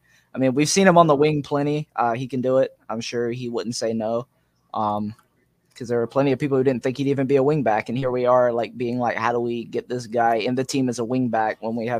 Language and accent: English; the South, United States; accent: Southern; My southern accent really fucks my shit up sometimes.